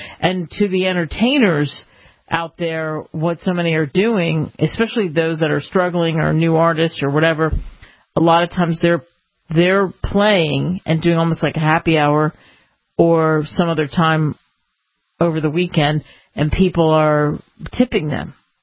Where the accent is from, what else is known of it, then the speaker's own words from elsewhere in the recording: Pennsylvania, United States; I remember I grew up outside of Philly. There's a station called WFIL